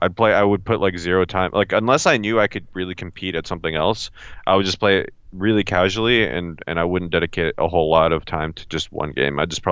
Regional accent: Walnut Creek, California, United States; I'm from like East Bay. Like I'm from Walnut Creek, which is like I don't know like 30 minutes from San Francisco.

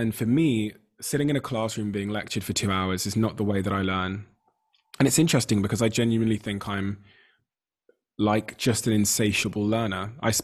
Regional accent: Plymouth, South West England, United Kingdom; also born or lived in Botswana; So I was born in Africa, in Botswana, came to the UK when I was a baby, 3 or 4 years old, moved to Devon in Plymouth, and joined school

